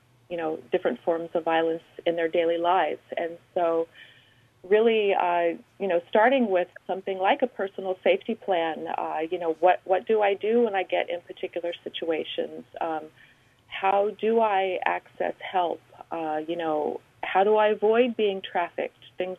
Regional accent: Oklahoma, United States; now in New York City, United States; I'm from Oklahoma, but I'm actually based in New York City.

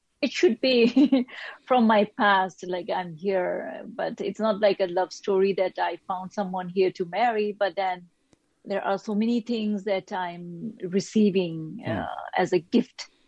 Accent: Bhutan; now in New York, United States; from Bhutan, and currently I'm in New York

